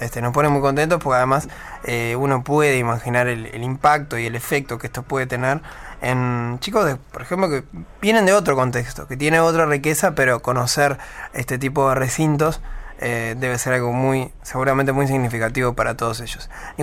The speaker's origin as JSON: {"language": "Spanish", "region": "Canelones", "country": "Uruguay", "said": "Yo, por ejemplo, que vengo de Canelones, no vengo de una región tan rural"}